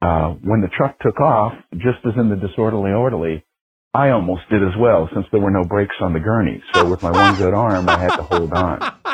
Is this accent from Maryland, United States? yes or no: no; Silicon Valley, California, United States; Hi, y'all. … from Silicon Valley with an injury story.